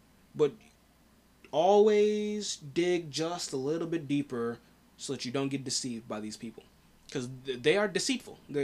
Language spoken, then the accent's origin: English; United States; but I'm an American, so, you know, I'm just going to talk about these things.